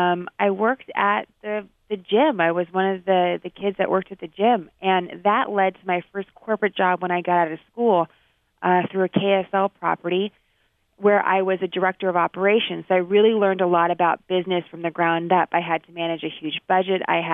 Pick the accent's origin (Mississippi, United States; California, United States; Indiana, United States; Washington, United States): California, United States; San Francisco; I know growing up in San Francisco, Wall Street seemed really far away.